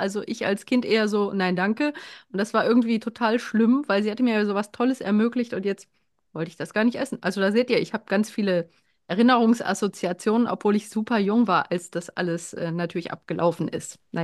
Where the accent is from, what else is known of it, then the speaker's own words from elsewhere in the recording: Poland; now in Germany; Und wir sind ja 87 aus Polen geflohen.